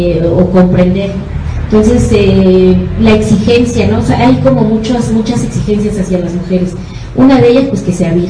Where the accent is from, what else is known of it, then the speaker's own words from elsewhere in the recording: Mexico; Nosotros como mexicanos tenemos una fuerte influencia católica, y yo sí soy creyente